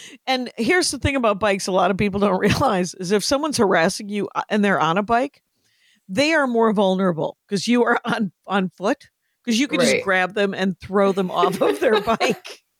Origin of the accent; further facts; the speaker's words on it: Wisconsin, United States; In Wisconsin. It shouldn't have happened.